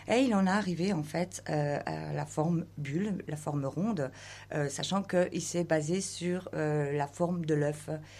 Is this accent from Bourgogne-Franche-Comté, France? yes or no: yes; Belfort, Bourgogne-Franche-Comté, France; now in Raon-l'Étape, France; En fait, nous, nous sommes franc-comtois, nous venons de Belfort, Montbéliard.